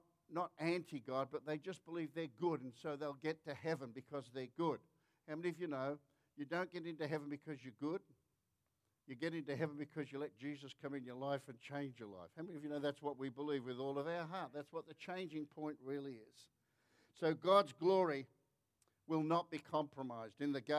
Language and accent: English; Australia; And I said, "I'm an Australian."